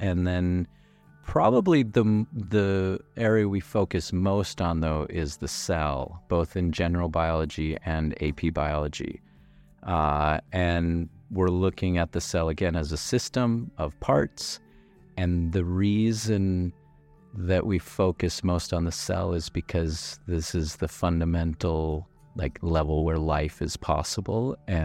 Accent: Minnesota, United States; I was living in my home state of Minnesota.

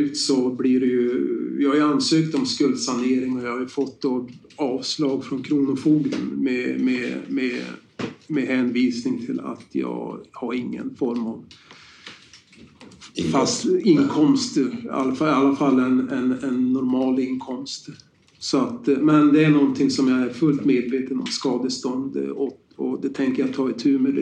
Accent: Storuman, Västerbotten County, Sweden; då jag var på mina första permissioner hemma i Storuman

